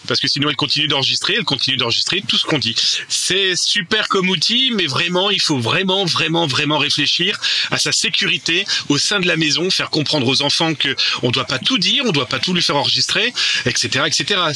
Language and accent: French; France; Chez nous, en France, hein, c'est la RGPD.